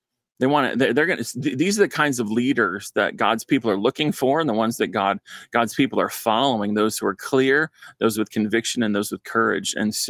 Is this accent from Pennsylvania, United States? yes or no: no; Costa Mesa, California, United States; not far from where I grew up in Costa Mesa, Newport Beach, and really remarkable change there.